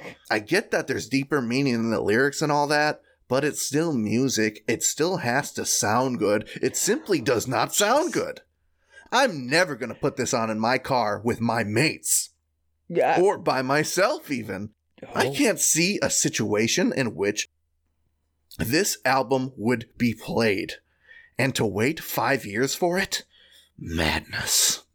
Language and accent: English; Michigan, United States; In my small town where I grew up in Michigan...